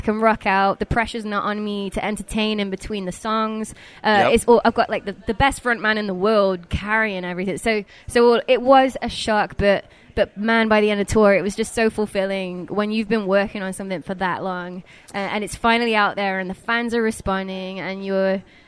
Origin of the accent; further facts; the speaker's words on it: Coventry, West Midlands, United Kingdom; I'm from Coventry